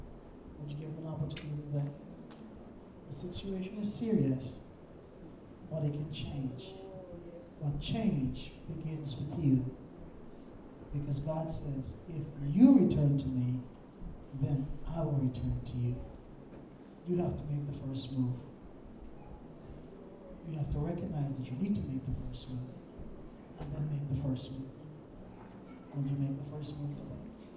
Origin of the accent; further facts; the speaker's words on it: Ghana; As a kid growing up in Ghana, I couldn't stand those locusts.